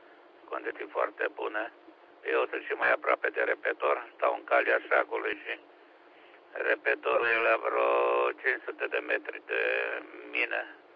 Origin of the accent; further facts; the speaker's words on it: Rovinița Mare, Timiș County, Romania; din satul meu natal, Rovinița Mare, acolo aproape de Stamăra Moravița